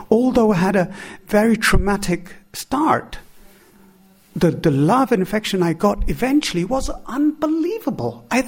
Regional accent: India; also born or lived in London, United Kingdom; because I was born in London. I went to India at the age of 6 months. Then I went to London at the age of 6 years. Then my father died. Then I went back to India. And then I eventually, at 16, I went back to England

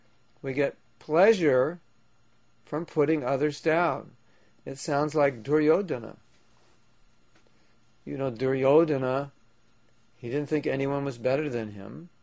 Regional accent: Los Angeles, California, United States; now in Alachua, United States; And I grew up in Los Angeles, so hunters were like aliens to us.

